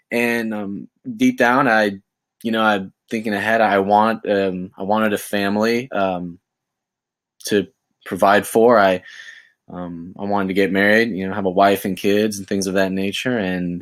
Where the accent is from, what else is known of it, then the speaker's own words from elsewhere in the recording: Florida, United States; I grew up in, growing up in South Florida, I was brought up in the, you know, surf and skateboarding culture